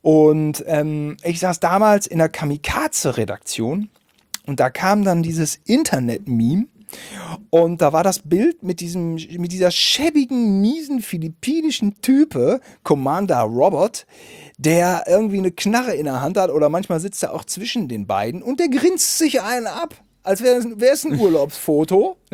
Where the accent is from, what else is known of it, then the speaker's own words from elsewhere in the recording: Bielefeld, North Rhine-Westphalia, Germany; Nun gut, wir kommen aus Bielefeld-Gütersloh.